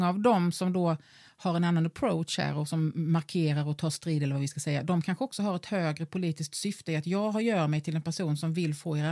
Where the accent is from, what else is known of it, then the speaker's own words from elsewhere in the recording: Halland County, Sweden; moved away; also born or lived in Stockholm; jag som hallänning flyttade till Stockholm och kände mig så fel i Stockholm och kände att jag måste hela tiden tala om, ja men du vet, jag har ju liksom en bakgrund ifrån Halland och jag har vuxit upp i en småstad